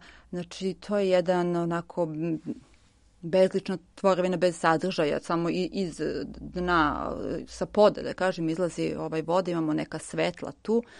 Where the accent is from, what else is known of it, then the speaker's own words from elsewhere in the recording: Aleksinac, Southern and Eastern Serbia, Serbia; pošto sam ja poreklom iz Aleksinca